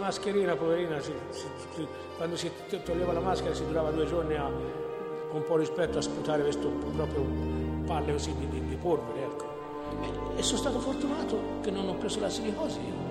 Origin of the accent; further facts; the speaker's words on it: Piombino, Tuscany, Italy; born there; now in Campiglia Marittima, Italy; E sono nato a Piombino, ma sono 71 anni che abito a Campiglia Marittima, praticamente.